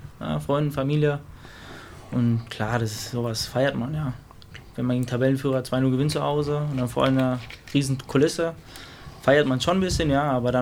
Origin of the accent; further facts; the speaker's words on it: Frankfurt, Hesse, Germany; also born or lived in Offenbach; Ich bin in Frankfurt aufgewachsen.